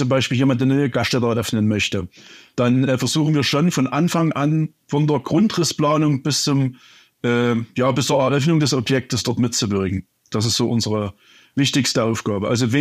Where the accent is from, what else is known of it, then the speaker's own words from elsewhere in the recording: Oberwiesenthal, Saxony, Germany; Ich komme aus dem Erzgebirgskreis und wohne und lebe seit 41 Jahren in Oberwiesenthal.